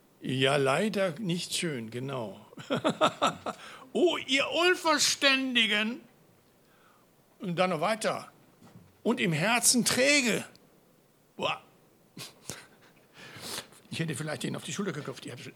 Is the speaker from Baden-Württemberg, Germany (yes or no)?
yes; Baden-Württemberg, Germany; Ich komme ja aus dem Württembergischen.